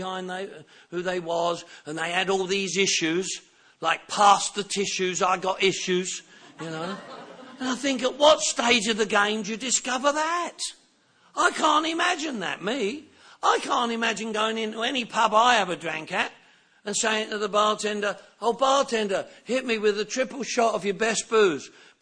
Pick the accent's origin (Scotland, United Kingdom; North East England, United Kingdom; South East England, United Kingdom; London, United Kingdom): London, United Kingdom; Lady listening, I'm from Northwest London.